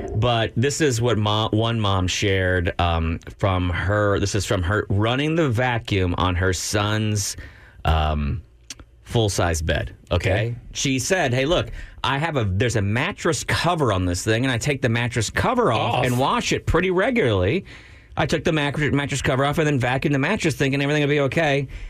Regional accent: Austin, Texas, United States; I'm from Austin, Texas. Austin, Texas.

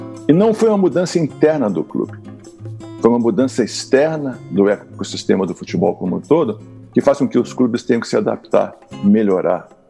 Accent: Rio de Janeiro, Brazil; onde eu sou carioca.

